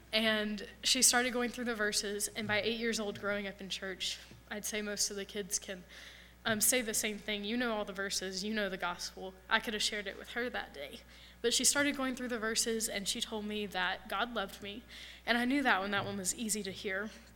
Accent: Johnson City, Tennessee, United States; I grew up in East Tennessee, about an hour from here in Johnson City.

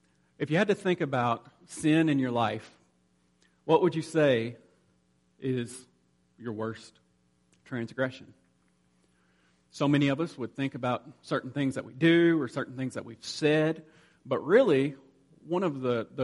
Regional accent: Lexington, Kentucky, United States; And I'm from Lexington, Kentucky, and began to attend Boyce College.

